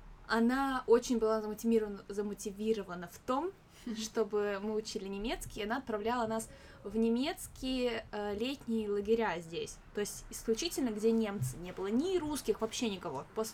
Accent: Moscow, Russia; я родилась здесь, а потом, как бы, мы переехали в Россию, где я, собственно говоря, выросла, в Москве. Где была в немецком детском садике, а после, соответственно, пошла в русскую школу

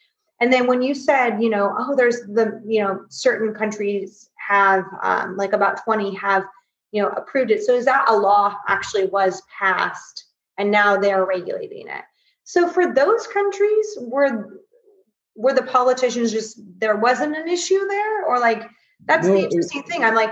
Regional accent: United States; just through my own experience growing up in the United States, with kind of healthcare, the doctors that I had

